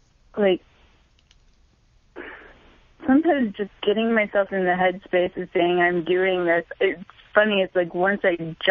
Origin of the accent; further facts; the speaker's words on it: Midwest, United States; I grew up in the Midwest, and for a very, very long time, my mom tried to basically push me in the, you know, married right out of school